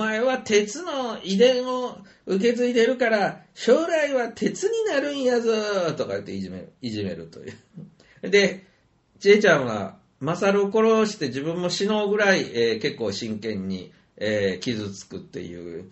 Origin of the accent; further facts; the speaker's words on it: Kansai, Japan; also born or lived in Kyushu; まあ私も幸い九州人が関西に育って良かったなとは思うんですよね。